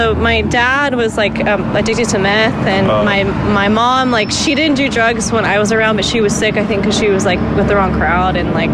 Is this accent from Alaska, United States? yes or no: no; Simi Valley, California, United States; I'm from Simi Valley.